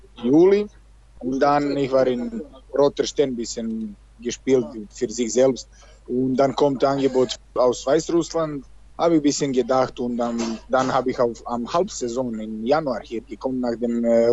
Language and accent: German; Serbia; German is a second language; War ein bisschen schwerer, Deutsch zu lernen, weil das ist germanische Sprache und ich komme aus Serbien, das ist slowenische Sprache.